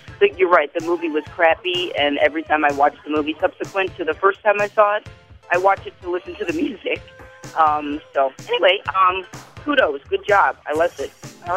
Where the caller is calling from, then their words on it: Grays Lake, Illinois, United States; I'm from Grays Lake, Illinois.